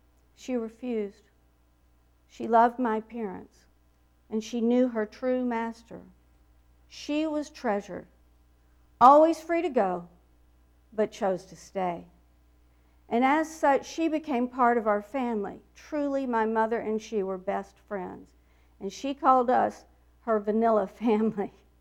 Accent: Tennessee, United States; born there; accent: Southern; My accent, every time I open my mouth, that makes it very clear. And to be specific, I was born in Tennessee, not far from

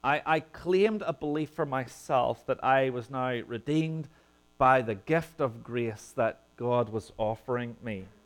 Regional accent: Ireland; Meat and potatoes. As an Irishman, it's all you need.

